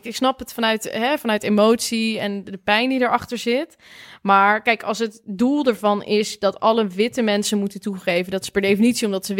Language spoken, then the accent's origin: Dutch; Netherlands; Ik denk wel dat wij sowieso als Nederlanders een heel raar zelfbeeld hebben.